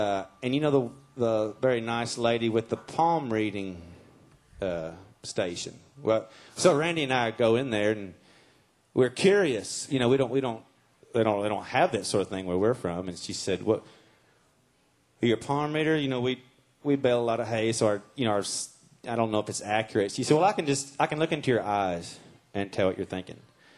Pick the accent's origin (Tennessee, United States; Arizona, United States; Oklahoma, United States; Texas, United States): Tennessee, United States; Of course, we're from Tennessee.